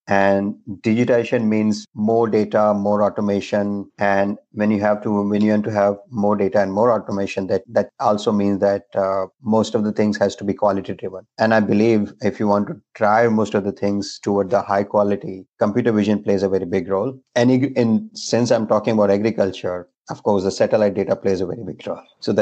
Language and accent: English; Pune, Maharashtra, India; So I'm from Pune